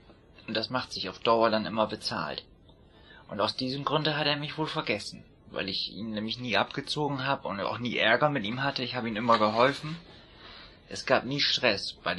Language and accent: German; Bremen, Germany; Du konntest als Bremer nirgendwo hinfahren, du wurdest gleich hops genommen mit einem.